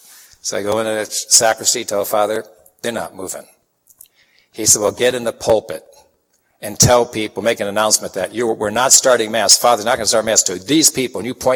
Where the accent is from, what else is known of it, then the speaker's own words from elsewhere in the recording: Chicago, Illinois, United States; Now, you know, I'm from Chicago